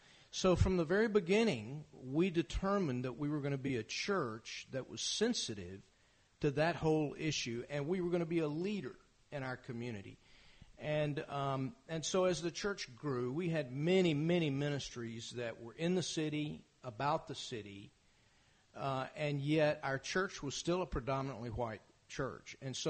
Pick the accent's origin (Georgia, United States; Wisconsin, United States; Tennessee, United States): Tennessee, United States; Memphis; and I grew up in Memphis, so I know the city very well, it has a dark history in the years surrounding the death of Dr. King.